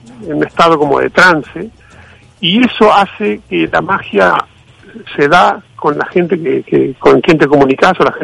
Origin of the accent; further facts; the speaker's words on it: Uruguay; Digo, sí, soy medio negro, le decía, soy uruguayo.